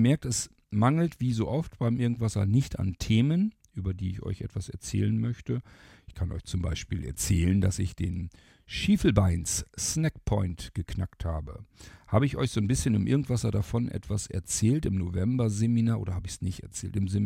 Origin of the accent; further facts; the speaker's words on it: Lower Saxony, Germany; da mal ein bisschen was zeigen, den Dümmersee und so weiter.